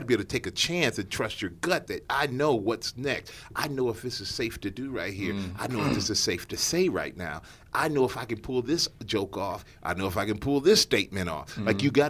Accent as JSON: {"language": "English", "country": "Germany", "tie": "born or raised there", "said": "And me growing up in Germany, him having a sensibility of growing up here and spending time in just more than one city in the U.S."}